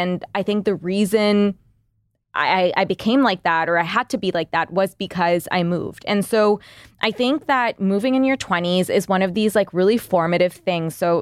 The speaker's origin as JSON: {"language": "English", "town": "Toronto", "region": "Ontario", "country": "Canada", "tie": "born or raised there", "also_born_or_lived": "Dhaka, Bangladesh / London, United Kingdom", "moved": "as an adult", "said": "I was born in Dhaka, Bangladesh, moved from there to Toronto when I was in second grade, was in Toronto until high school. Then I moved to Dhaka, did high school there. Then I moved to Toronto on my own for college, did my post-grad in London in the UK, and then moved back to Toronto."}